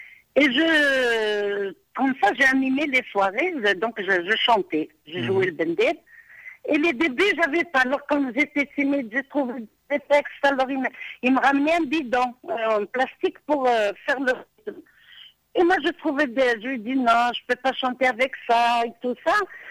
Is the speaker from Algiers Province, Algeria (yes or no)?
no; Béjaïa, Béjaïa Province, Algeria; Moi, je suis originaire de Bougie, donc j'habitais Bjaïa.